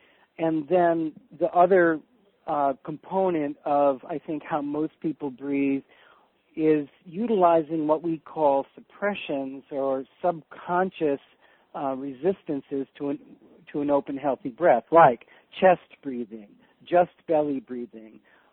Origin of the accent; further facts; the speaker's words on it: New York, United States; I grew up in outside of New York, and I grew up with a father who was slowly dying of emphysema.